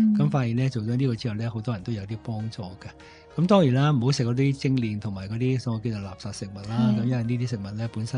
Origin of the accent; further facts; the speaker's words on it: China; 我中国人成日都话咧，即系食到七分饱